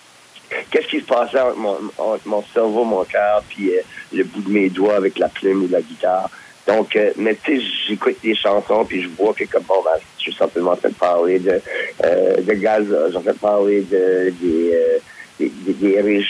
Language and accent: French; Moncton, New Brunswick, Canada; j'ai grandi à Moncton, puis le quartier où j'ai grandi, c'est le quartier Parkton.